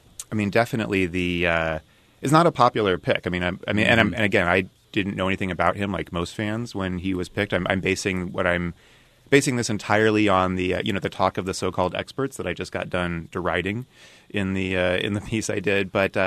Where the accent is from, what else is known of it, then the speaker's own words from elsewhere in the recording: Kansas City, Missouri, United States; also born or lived in New York; I'm from Kansas City originally, but yeah. had been living in New York for several years before our family moved back.